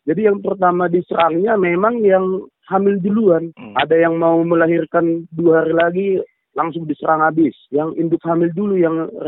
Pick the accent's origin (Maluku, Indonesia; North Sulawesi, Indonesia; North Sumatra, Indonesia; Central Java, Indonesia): North Sumatra, Indonesia; Tapi kalau di daerah saya di Simalungun, Oktober, karena ada yang membuang bangkainya.